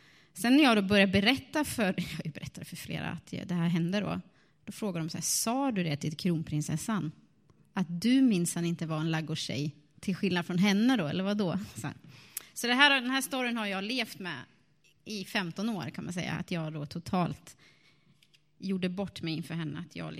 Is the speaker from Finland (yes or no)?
no; Gävleborg County, Sweden; also born or lived in Jönköping; Men sen har jag varit på andra platser. I Jönköping blev det 14 år. Annars är jag uppifrån Hälsingland, uppe i södra Norrland. Så där av min dialekt kanske ni träder igenom här idag.